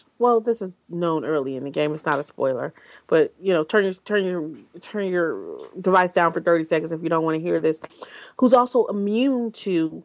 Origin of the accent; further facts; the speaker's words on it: Detroit, Michigan, United States; Because I'm from Detroit.